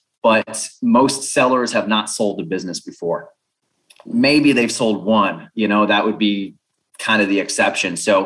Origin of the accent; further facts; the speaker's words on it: Florida, United States; moved away as an adult; now in Mexico City, Mexico; Born and raised in South Florida. I've been doing the digital nomad thing for about 10 years now. So I've been in Mexico. I'm currently in Ukraine.